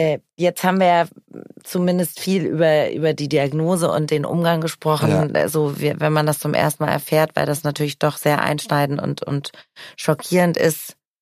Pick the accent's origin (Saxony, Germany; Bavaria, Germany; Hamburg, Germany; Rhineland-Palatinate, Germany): Hamburg, Germany; Ich komme aus Hamburg.